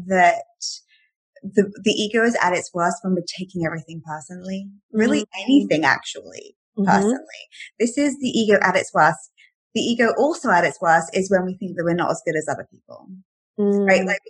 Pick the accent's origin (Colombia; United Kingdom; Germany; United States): United Kingdom; England; and I'm from England, right?